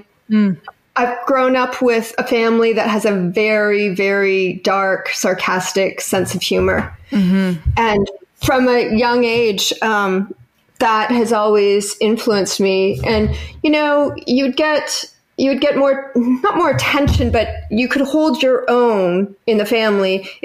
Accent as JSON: {"language": "English", "town": "London", "region": "Ontario", "country": "Canada", "also_born_or_lived": "Toronto", "said": "I moved to Toronto and I was living in Toronto the whole time. I'm from London, Ontario. Yes, there's another London."}